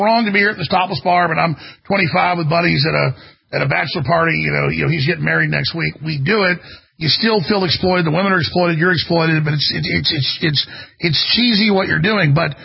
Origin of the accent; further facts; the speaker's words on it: Dallas, Texas, United States; Well, I remember growing up in Dallas, which was rough and a lot of fights.